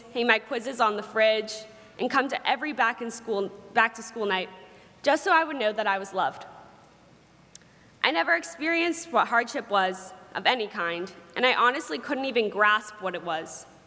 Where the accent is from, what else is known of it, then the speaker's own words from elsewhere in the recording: York, Maine, United States; born there; I was born in York, Maine, to two loving parents in what you would consider to be a well-off family and a beautiful home.